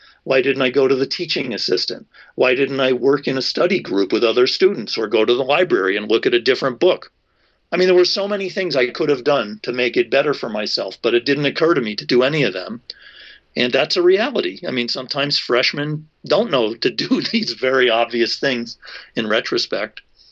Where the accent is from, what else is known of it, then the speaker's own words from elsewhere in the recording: Torrington, Connecticut, United States; Oh, well, I'm from a town in Connecticut called Torrington. It's in the northwestern part of Connecticut. It's a factory town of about 30,000 people. My dad owned a shoe store there.